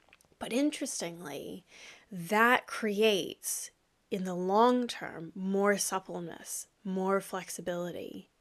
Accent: Florida, United States; now in United Kingdom; I'm originally from Florida. This summer has been insufficient, so shall we say.

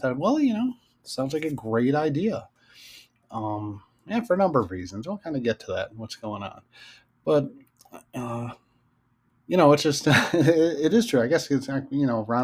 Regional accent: United States; as an American, you think I'd know things better than that.

